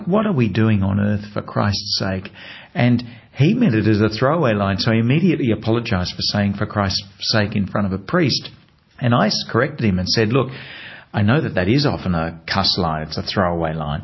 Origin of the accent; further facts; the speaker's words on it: Australia; because being an Australian, we have very, very long flights.